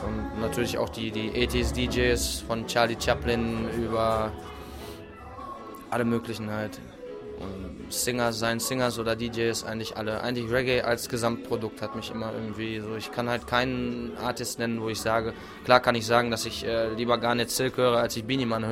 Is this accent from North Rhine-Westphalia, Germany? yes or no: yes; Bielefeld, North Rhine-Westphalia, Germany; Und da, wo ich herkomme aus Bielefeld, da ist so, ja, kommt es einem vor, als wenn es 364 Tage im Jahr regnen würde.